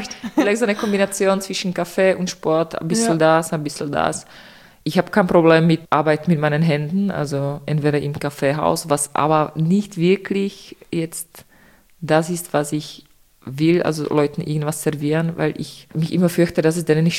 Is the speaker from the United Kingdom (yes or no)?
no; Czechia; now in Austria; ich komme aus Tschechien, ja, das heißt, Österreich ist meine zweite Heimat, und ich liebe Österreich